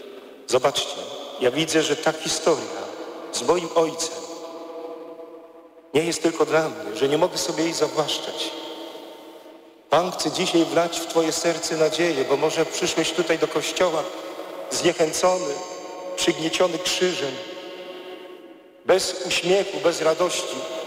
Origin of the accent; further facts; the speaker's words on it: Greater Poland Voivodeship, Poland; Ja pracowałem wtedy w parafii na Pomorzu, a pochodzę z Wielkopolski, więc nie z Pomorza.